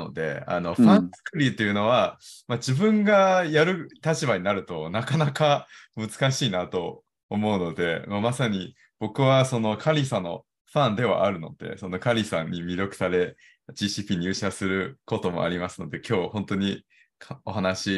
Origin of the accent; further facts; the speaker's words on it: China; Japanese is a second language; moved away as an adult; also born or lived in United States; now in Japan; 生まれ育ちは中国で、大学はアメリカだったんですけど、